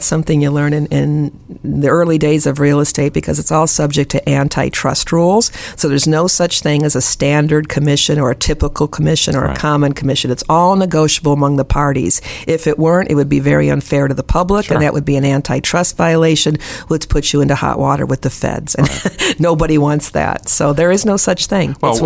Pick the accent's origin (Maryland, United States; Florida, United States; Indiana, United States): Indiana, United States; So I'm from the Northwest Indiana, Chicago area.